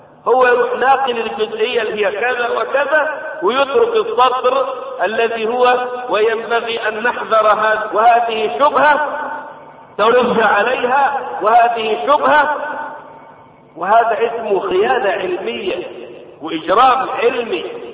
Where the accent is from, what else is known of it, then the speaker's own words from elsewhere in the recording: Egypt; في معتقداتنا هنا وفي مناسباتنا ومواسمنا كمصريين